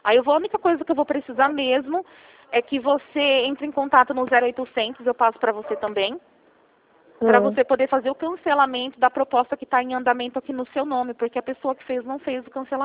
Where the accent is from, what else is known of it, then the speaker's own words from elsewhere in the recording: Rio Claro, São Paulo, Brazil; eu sou de Rio Claro, tá? Eu não sou de Araras